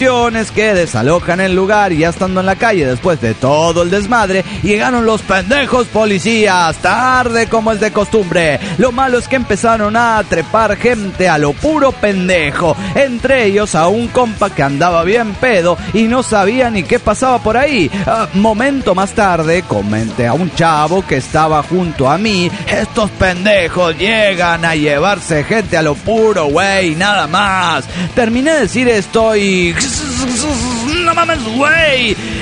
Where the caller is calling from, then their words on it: Álvaro Obregón, Michoacán, Mexico; de Álvaro Obregón, Michoacán, México.